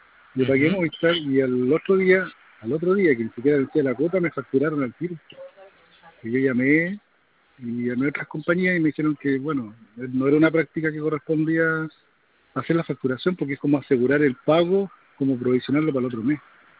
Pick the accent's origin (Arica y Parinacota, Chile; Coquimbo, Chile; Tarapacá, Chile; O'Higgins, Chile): Arica y Parinacota, Chile; Arica; yo soy de Arica